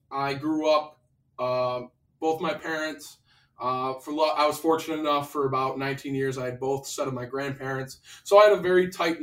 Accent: Rome, New York, United States; I'm a broadcast major here at SUNY Oswego. I'm 20 years old. I grew up in Rome, New York, I'd say it's a smaller city, you know, it's kind of small town vibes.

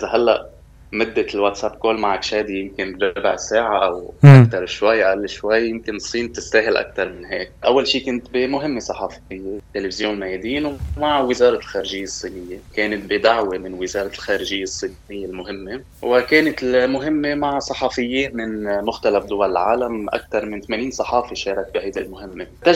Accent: Lebanon; بدنا نقول إنه موجود كمان بلبنان ونحن معروفين فيه كلبنانيين

